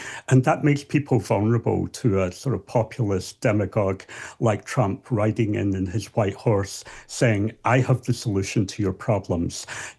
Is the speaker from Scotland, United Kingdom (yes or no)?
yes; Scotland, United Kingdom; I'm from Scotland originally. My family's from Ireland.